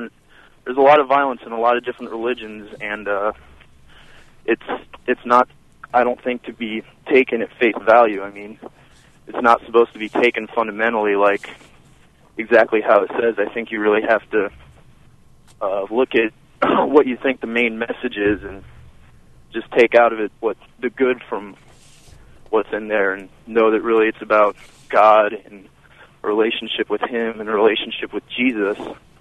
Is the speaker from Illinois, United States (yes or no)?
yes; Champaign, Illinois, United States; I'm from Champaign, Illinois.